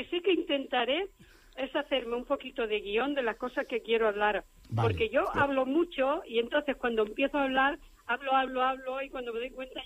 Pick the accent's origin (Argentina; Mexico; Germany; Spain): Spain; Extremadura; Y yo nací en Extremadura, mi primera infancia fue allí